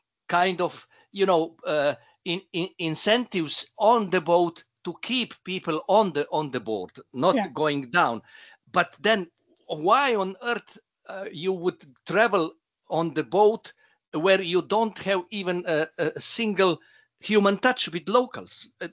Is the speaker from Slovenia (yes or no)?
yes; Slovenia; English is a second language; For instance, I'm coming from Slovenia. country of 2 million.